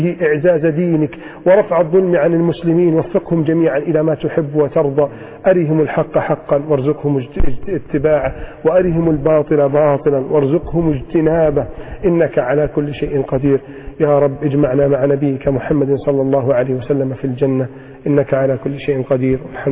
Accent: Egypt; اللهم احفظ بلدنا مصر

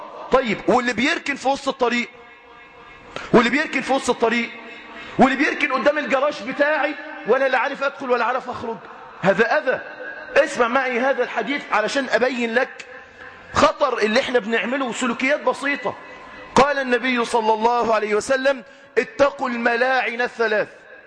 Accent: Egypt; دي المهازل اللي بتحصل عندنا في مصر للأسف.

